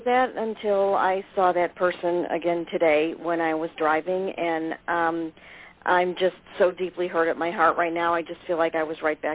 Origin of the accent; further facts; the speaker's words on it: Rainbow Lake, New York, United States; I'm from Rainbow Lake, New York.